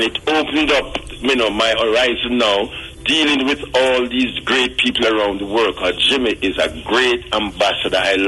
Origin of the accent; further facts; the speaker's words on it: Kingston, Jamaica; and I told them we're from Kingston, Jamaica. We came to uplift it through the power of reggae music.